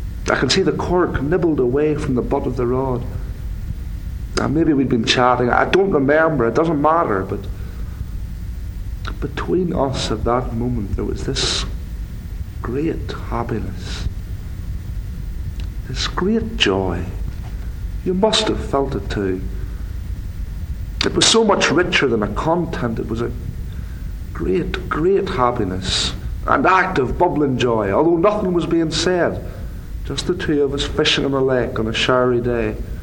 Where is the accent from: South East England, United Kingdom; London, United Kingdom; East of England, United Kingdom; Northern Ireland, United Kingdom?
Northern Ireland, United Kingdom; I come from Northern Ireland. I've lived in Belfast for about the last 3 years, but it's a very small country in a way.